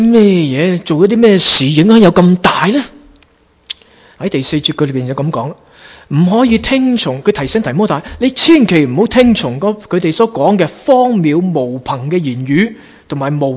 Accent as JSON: {"language": "Chinese", "country": "China", "said": "你说我们中国人为什么经历了文革这么痛苦那几天，那十多年呢？"}